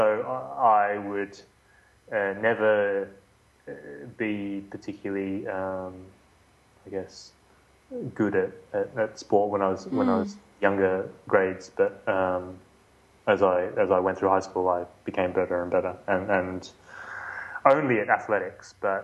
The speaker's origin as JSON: {"language": "English", "country": "Australia", "moved": "as an adult", "lives_now": "London, United Kingdom", "said": "So I moved in 2004 from Australia to London."}